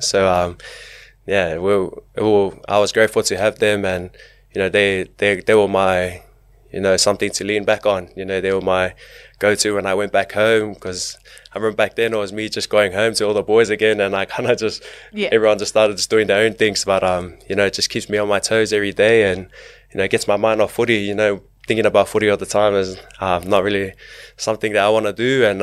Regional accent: Auckland, New Zealand; it's always a dream of a young Polynesian New Zealander kid to always be an All Black.

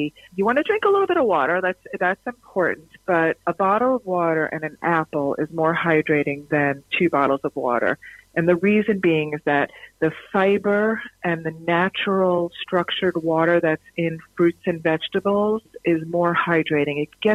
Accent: New York City, New York, United States; As a New Yorker, we walk everywhere, and that's sort of been taken away from us.

